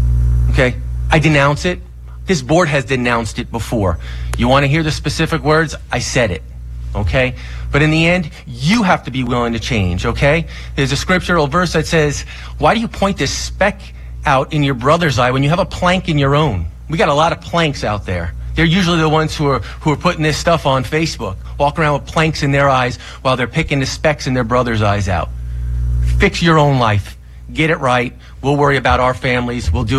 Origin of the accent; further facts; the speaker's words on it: United States; I'm an American. I'm a father. I'm a grandfather.